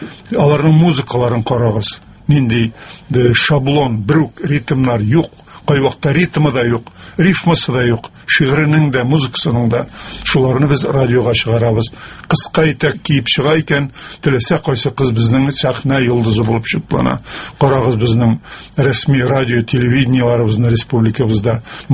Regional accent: Mamadysh, Tatarstan, Russia; Чөнки Керәшен авылы күршесендә генә үстем. Урманчы дигән авыл бар иде безнең Мамадышта.

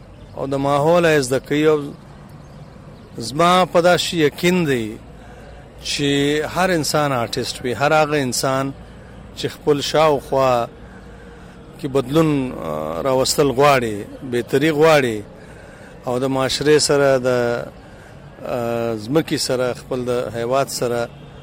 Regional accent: Quetta, Balochistan, Pakistan; also born or lived in Pishin; زه مسجد پښین یو، خو موږ په کوټه کې اوسو. زما ټوله تعلیم زوکړه چې دا په کوټه کې سوی ده او تعلیم مو ټوله په کوټه کې حاصل کړی دی، د یونیورسټي پورې.

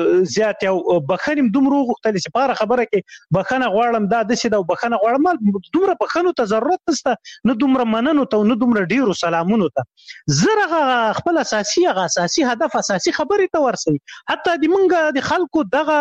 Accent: Khyber Pakhtunkhwa, Pakistan; زه په غو کې لوی سوی یم

